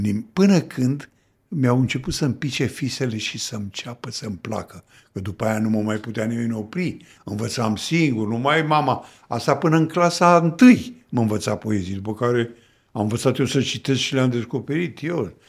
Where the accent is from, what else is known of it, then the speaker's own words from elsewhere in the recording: Călimănești, Vâlcea County, Romania; când eram în liceu, venea o mașină de la Pitești, după dialog la distanță, mă remarcasem, eram recitatorul din Călimănești